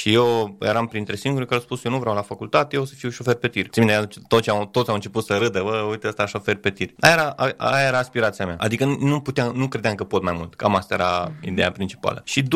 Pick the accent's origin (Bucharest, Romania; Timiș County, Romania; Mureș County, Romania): Timiș County, Romania; Lugoj; eu vin din Lugoj, de lângă Lugoj